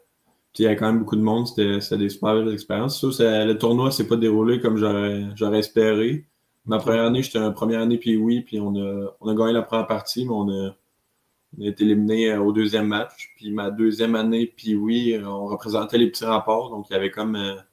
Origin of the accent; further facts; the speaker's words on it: Neuville, Quebec, Canada; Ouais, moi je viens de Québec, Neuville plus précisément, vers l'ouest. J'ai grandi à Québec